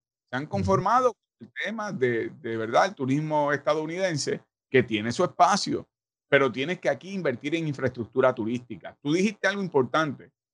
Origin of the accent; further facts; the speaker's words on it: Caguas, Puerto Rico; yo soy de Caguas, pero mi segunda casa es en Luquillo.